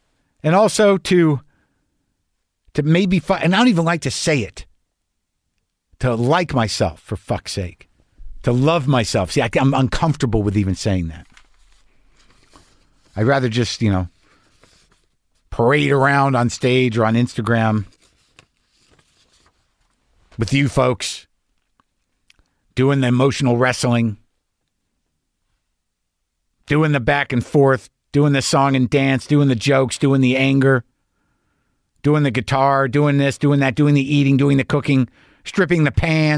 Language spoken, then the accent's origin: English; New Mexico, United States; also born or lived in New York; Look, I lived in New York for long enough. I'm from New Mexico. I know what snow is.